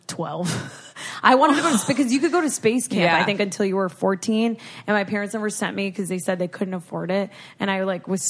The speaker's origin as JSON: {"language": "English", "region": "Florida", "country": "United States", "tie": "born or raised there", "also_born_or_lived": "Houston, Texas", "said": "So that's the thing is, also, Ashley, growing up in Florida, I was constantly surrounded by space. Like the Kennedy Space Center, I was born at St. John's Hospital in Houston, across from the NASA space station"}